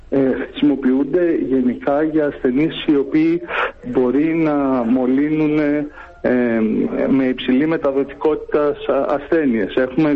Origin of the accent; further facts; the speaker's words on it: Thessaloniki, Central Macedonia, Greece; now in Athens, Greece; να σας πω ότι είμαι Θεσσαλονικιός στην καταγωγή, άσχετο αν ζω χρόνια στην Αθήνα.